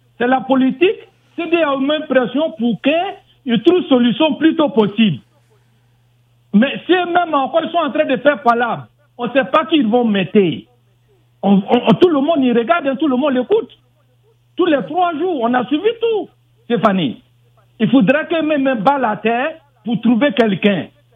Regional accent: Côte d’Ivoire; Je ne suis pas malien, je suis ivoirien

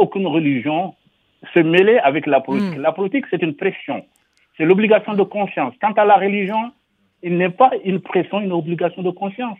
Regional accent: Senegal; je suis pas congolais, je suis sénégalais, musulman

